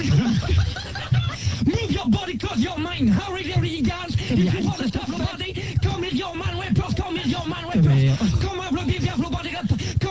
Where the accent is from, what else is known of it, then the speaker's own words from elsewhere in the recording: Brest, Brittany, France; Je suis de Brest.